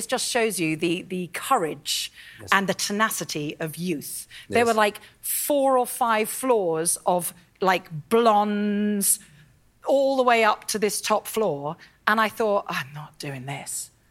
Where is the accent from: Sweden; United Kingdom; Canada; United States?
United Kingdom; London; I'm from South London.